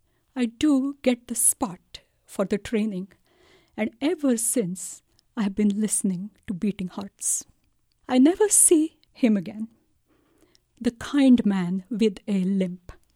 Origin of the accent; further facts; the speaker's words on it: India; moved away as an adult; now in Albuquerque, United States; 34 years ago, I moved from India to Albuquerque, New Mexico. New country, newly married, completely lost.